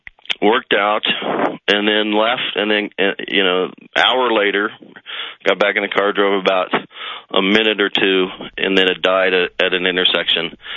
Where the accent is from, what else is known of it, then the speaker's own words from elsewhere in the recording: Evanston, Wyoming, United States; Evanston, Wyoming.